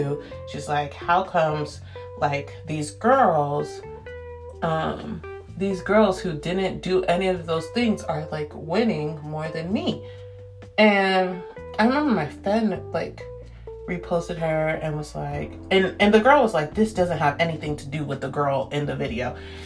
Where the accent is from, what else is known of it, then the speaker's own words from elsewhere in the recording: Jamaica; But especially as a Jamaican